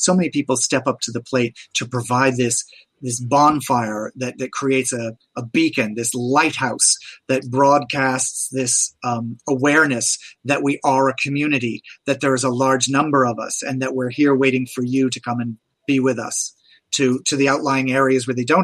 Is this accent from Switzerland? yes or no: no; Portland, Maine, United States; I was Portland, Maine. I grew up in Maine. In Portland, Maine, when I grew up, was the land that time forgot.